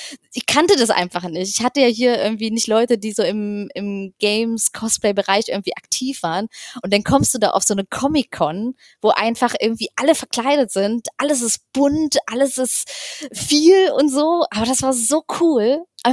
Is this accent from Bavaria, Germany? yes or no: no; Magdeburg, Saxony-Anhalt, Germany; Berlin geboren, Magdeburg groß geworden. Magdeburg ist halt echt nicht groß so.